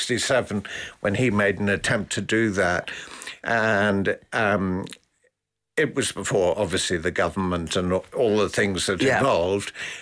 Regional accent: Dublin, Leinster, Ireland; also born or lived in County Meath; I was still born in Dublin. I lived in County Meath. I'm an Irishman through and through.

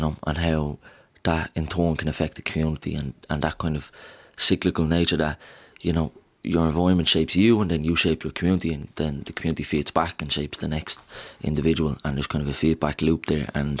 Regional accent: Ballymun, Leinster, Ireland; You know, I'm from Ballymun and I'm a young man

